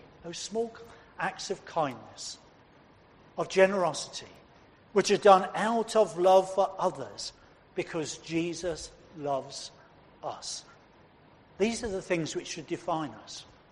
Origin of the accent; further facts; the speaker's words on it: England, United Kingdom; We're English, after all, many of us. And that's part of our DNA, I think.